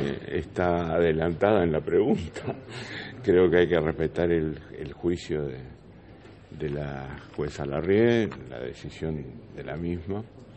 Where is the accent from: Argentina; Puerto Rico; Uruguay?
Uruguay; como uruguayo lo acepto.